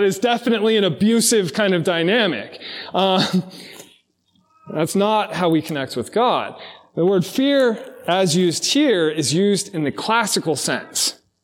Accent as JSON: {"language": "English", "region": "Arizona", "country": "United States", "tie": "born or raised there", "said": "I grew up in Arizona"}